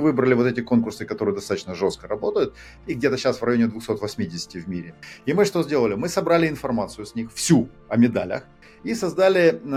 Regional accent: Moldova; я из Молдовы.

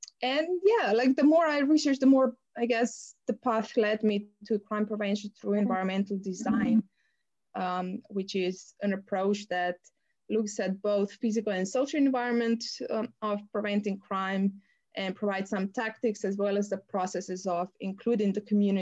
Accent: Ljubljana, Slovenia; I'm currently situated in my home country, Slovenia. So I'm in the capital of Ljubljana, capital of the country of Ljubljana. I've had a pleasure of being able to live overseas as well

